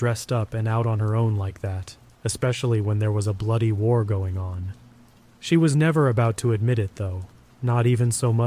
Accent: Coventry, West Midlands, United Kingdom; I was born in Edgewick, an area in the English city of Coventry, and I grew up in the 1970s.

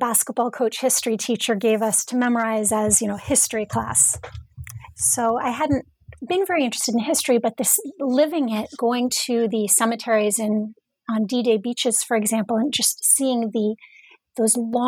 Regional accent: Indiana, United States; also born or lived in Massachusetts / New York; I was born and raised in Indiana, and went east for school to Wellesley College in Massachusetts for undergraduate studies, and then New York University for graduate school

